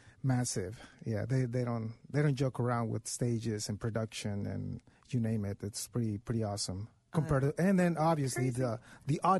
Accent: Mexico; me growing up in Mexico

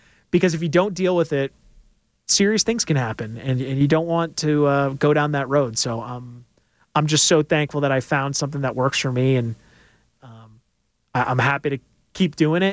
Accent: Rhode Island, United States; I'm from Rhode Island, so my hometown news station did a story on it.

